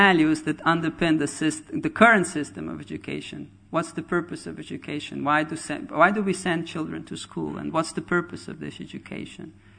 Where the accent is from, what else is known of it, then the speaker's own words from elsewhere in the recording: Croatia; English is a second language; because I come from Croatia, which before that was Yugoslavia, which was a communist country